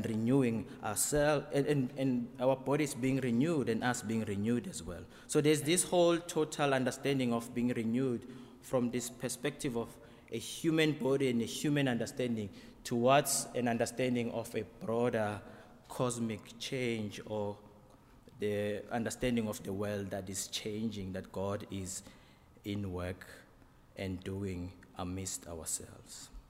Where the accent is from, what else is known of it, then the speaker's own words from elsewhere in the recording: South Africa; I was born in South Africa in a family of four other siblings